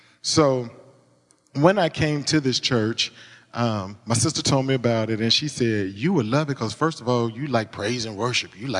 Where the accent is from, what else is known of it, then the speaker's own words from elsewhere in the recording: Little Rock, Arkansas, United States; I came from Little Rock, Arkansas.